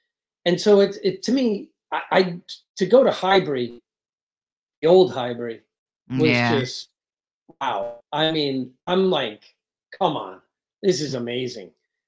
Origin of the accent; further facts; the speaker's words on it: United States; And then I got a chance to play in the Premier League, first American.